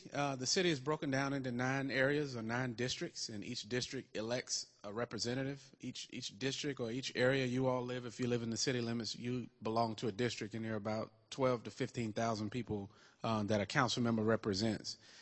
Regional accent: Fayetteville, North Carolina, United States; I'm born and raised in Fayetteville. I went to E. Smith High School. I have a family business here

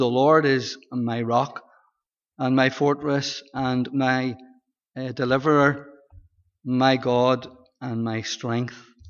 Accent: Portadown, Northern Ireland, United Kingdom; Lived out the Moy Road, out of Portadown. Moved in into Corcoran Housing Estate and attended the Hart Memorial and Clowness Schools. I was one of three boys

